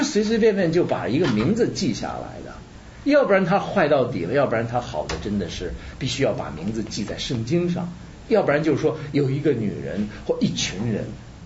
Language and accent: Chinese; Beijing, China; 我是北京人特贫怎么办